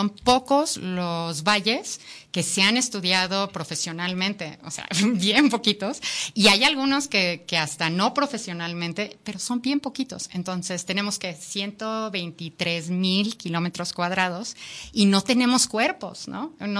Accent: Mexico City, Mexico; now in San Diego, United States; Yo sabiendo que soy de la Ciudad de México, que llego a San Diego, California, ¿no? Y tengo como este rollo híbrido, pero no quepo 100%, porque entre la comunidad chicana, pues no soy de segunda o tercera generación.

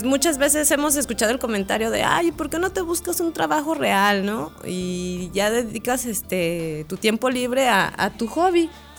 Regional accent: Durango, Mexico; yo soy de aquí de Durango.

